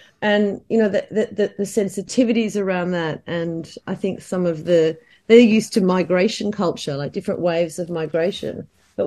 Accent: Australia; Well, we kind of are a bit the daggy cousin.

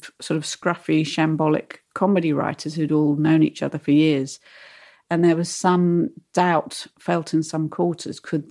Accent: United Kingdom; we, as British writers, just the fact that someone was paying for our Pret sandwich, we'd reached giddy heights we'd never previously dreamed of.

